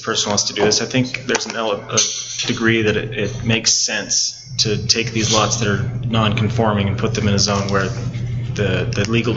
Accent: Pleasant Grove, Utah, United States; I lived in Pleasant Grove for 25 years, and there are some old-timers in Pleasant Grove that would rather die and roll up in their graves than leave Pleasant Grove.

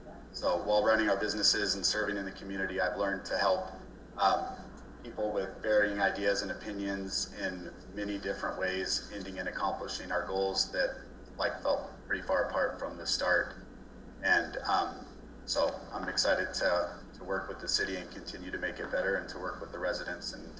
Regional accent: Oceanside, California, United States; I grew up in California in a family business directly across the street from the city offices in our town of Oceanside, which is North San Diego County.

